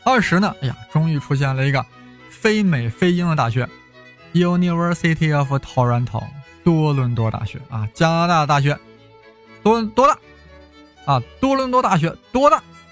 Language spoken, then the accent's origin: Chinese; China; also born or lived in Vancouver, Canada; 我们大陆人啊